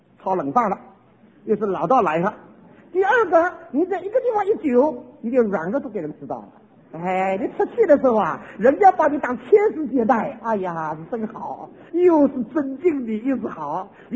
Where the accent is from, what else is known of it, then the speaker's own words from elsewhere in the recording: China; 我们都是小这个弟兄姊妹啊，就是我们都是中国人的，都来参加夏令会了。